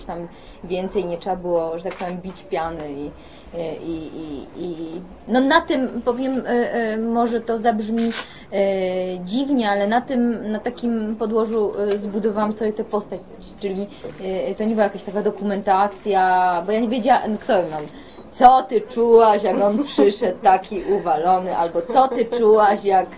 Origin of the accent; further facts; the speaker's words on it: Silesian Voivodeship, Poland; jestem Ślązaczką